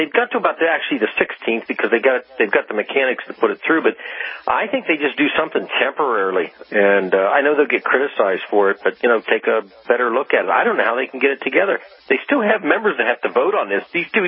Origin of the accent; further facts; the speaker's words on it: Midwest, United States; This is a shocker for me as a Midwesterner.